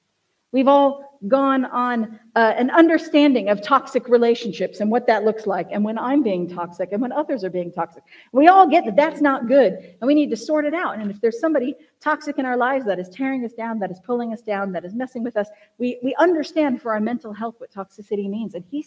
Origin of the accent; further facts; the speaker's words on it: California, United States; So I'm from Southern California.